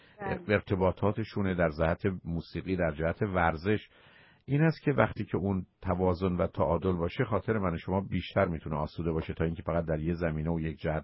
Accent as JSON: {"language": "Persian", "country": "Iran", "said": "تو کجایی هستی، به من ایرانی بودم و دوست نداشتم بگم"}